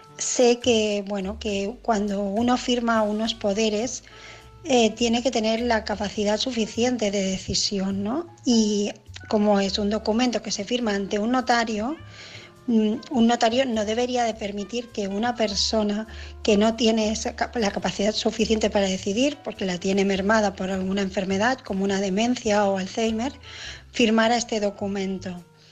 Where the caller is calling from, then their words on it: Barcelona, Catalonia, Spain; de Barcelona y este mensaje es para el caso